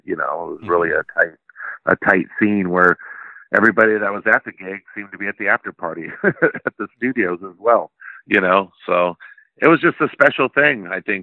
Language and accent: English; Dublin, California, United States; We grew up in Dublin, California. Same place where Zette grew up from … You know, we both grew up in the same town.